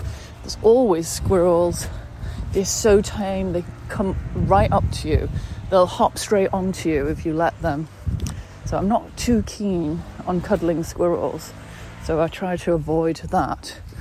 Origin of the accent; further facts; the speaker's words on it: Singapore; growing up in Singapore and being in my grandmother's garden and smelling this really pungent jasmine smell